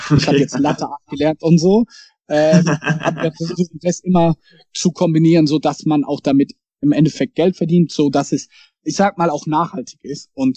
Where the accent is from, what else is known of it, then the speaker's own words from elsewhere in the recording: Ladenburg, Baden-Württemberg, Germany; letztens war bei uns im Dorf ein Dorffest, wo ich herkomme, in Ladenburg.